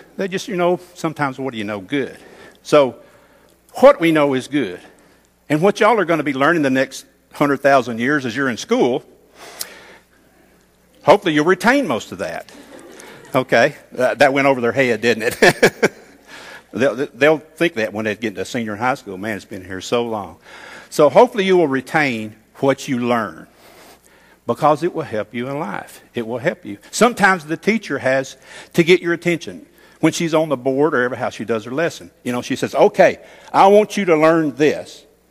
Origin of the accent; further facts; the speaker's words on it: the South, United States; we're all from the South, okay?